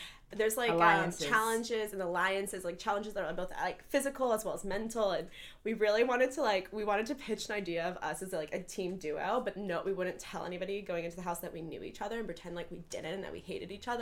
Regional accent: East Coast, United States; I never thought I was going to join a sorority starting college, because I came from the East Coast

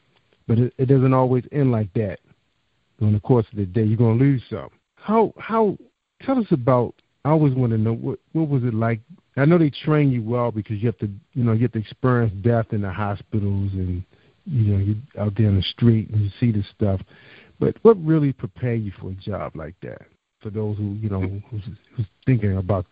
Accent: Baltimore, Maryland, United States; also born or lived in Eastern Shore; because I grew up in Baltimore City as well. A lot of people know I grew up on the Eastern Shore

